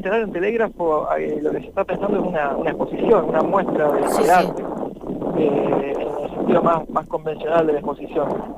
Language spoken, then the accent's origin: Spanish; Pergamino, Buenos Aires Province, Argentina; born there; now in Rosario, Argentina; Exactamente, yo nací en Pergamino, hace más o menos 10 años que vivo en Rosario